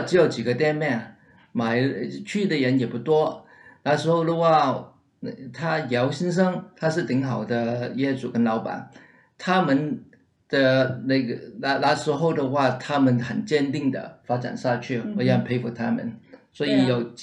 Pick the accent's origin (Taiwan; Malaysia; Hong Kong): Hong Kong; moved away as an adult; now in Houston, United States; 我从香港过来。我在香港就是说读中学毕业以后，在美国读大学毕业以后的话